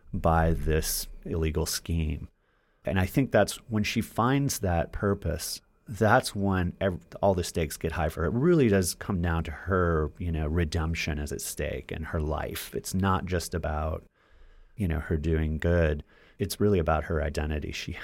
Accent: Texas, United States; I am a huge football fan. I grew up in Texas.

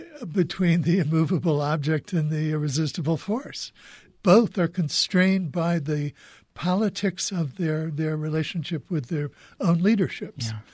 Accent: Kansas City, Missouri, United States; which happens to have been shot in my hometown of Kansas City, Missouri.

